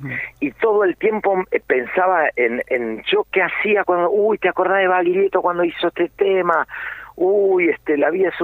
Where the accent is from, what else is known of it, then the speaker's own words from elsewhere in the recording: Argentina; Porque es parte de nuestro ADN como argentinos.